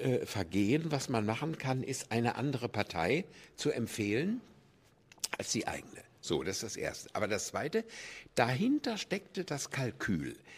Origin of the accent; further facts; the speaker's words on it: West Germany, Germany; und ich bin ja ein Wessi durch und durch